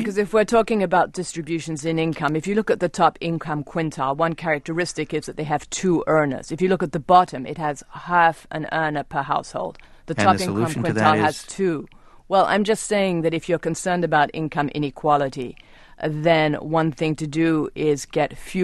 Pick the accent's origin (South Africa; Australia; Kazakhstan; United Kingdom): United Kingdom; England; now in United States; I came from England. The wonderful thing about America was that anyone could get a job.